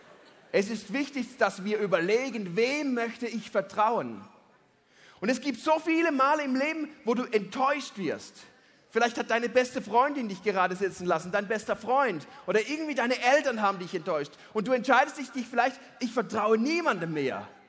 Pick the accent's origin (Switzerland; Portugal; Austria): Switzerland; Ich bin naiv oder ich bin Schweizer.